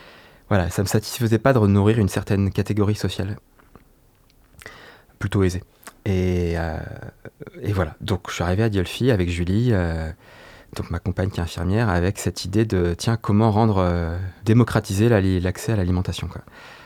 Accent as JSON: {"language": "French", "region": "Auvergne-Rhône-Alpes", "country": "France", "tie": "born or raised there", "said": "Alors, j'ai grandi à Combeauvin et à La Baume, Corniane, plus au nord de la Drôme."}